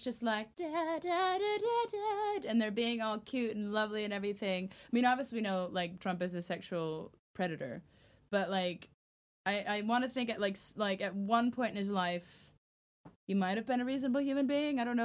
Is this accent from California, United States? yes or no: no; Alaska, United States; Yeah, I'm from Alaska.